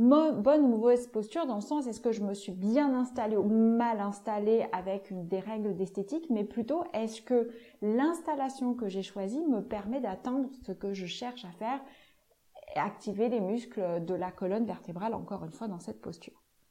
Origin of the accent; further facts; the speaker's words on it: Occitanie, France; Et là d'où je viens, dans la région de Montpellier, il y a toute une petite région autour de l'étang de Thaux où il y a beaucoup de flamants roses